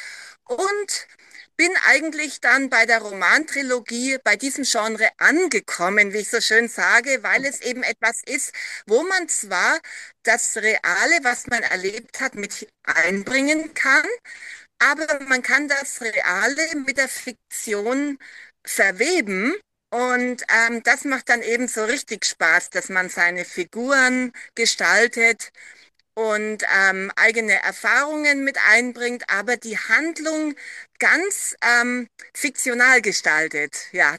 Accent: Bamberg, Bavaria, Germany; moved away as an adult; also born or lived in Italy; Ich bin im Juli 1966 in Bamberg geboren, bin dort aufgewachsen, habe dort mein Abitur gemacht, habe dann Italienisch studiert und bin zwecks Studiums nach Italien ausgewandert.

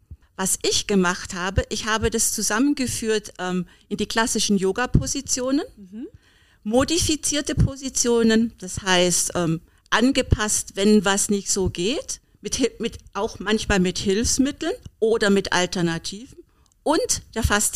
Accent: Berlin, Germany; Also ich komme ja aus Berlin und Berlin bietet ja eigentlich alles an.

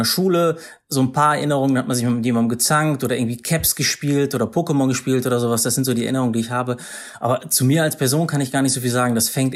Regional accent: Paderborn, North Rhine-Westphalia, Germany; Ich bin in Paderborn aufgewachsen, also gar nicht so weit von dir.

